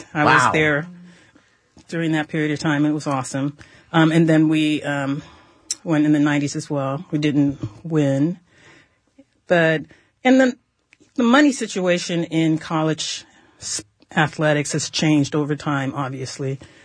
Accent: San Francisco, California, United States; also born or lived in Marin; I was born and raised in San Francisco.

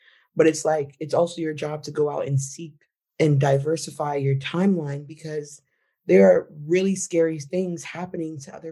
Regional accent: New York, United States; like I'm from New York, and my dad would sit us down every day and tell us how to be Black in America

